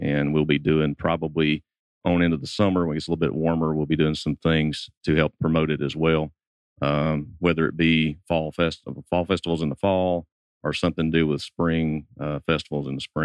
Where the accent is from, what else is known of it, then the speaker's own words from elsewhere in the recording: Canton, United States; To give you an example, in my hometown of Canton, we're looking at any 350 and up